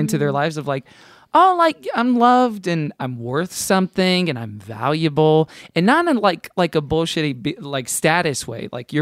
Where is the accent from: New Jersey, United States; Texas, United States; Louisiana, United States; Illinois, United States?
Texas, United States; Houston; Because I grew up in Houston.